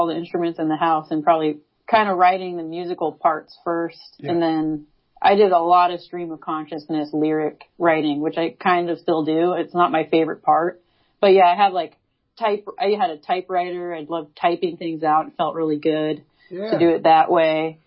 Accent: Sacramento, California, United States; And I grew up in Sacramento, so it was hardcore scene.

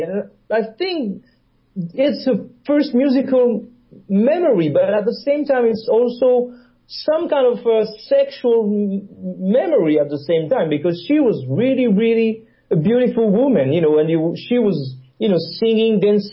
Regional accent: Corsica, France; now in United States; originally from Corsica.

